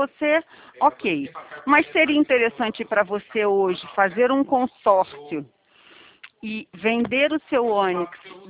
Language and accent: Portuguese; Rio de Janeiro, Brazil; Eu sou do Rio de Janeiro. Então, assim, eu não sei se na sua cidade você passa por isso que aqui no Rio de Janeiro a gente passa